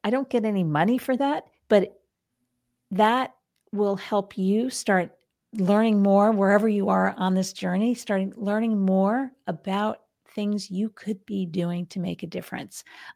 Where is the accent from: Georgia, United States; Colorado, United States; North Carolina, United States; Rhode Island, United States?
Rhode Island, United States; I grew up in Rhode Island and we use that all the time to talk about people.